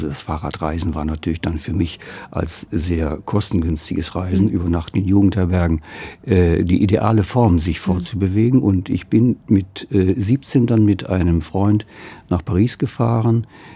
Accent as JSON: {"language": "German", "town": "Oberhausen", "region": "North Rhine-Westphalia", "country": "Germany", "tie": "born or raised there", "said": "unsere Mitgliedschaft in der katholischen Jugend in meiner Heimatstadt Oberhausen"}